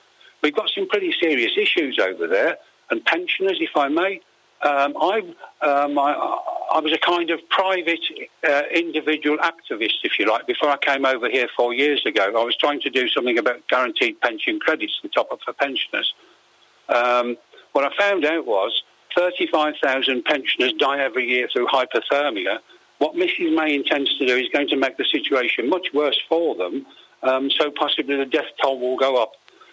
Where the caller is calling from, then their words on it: Mallorca, Balearic Islands, Spain; Good morning … from Mallorca.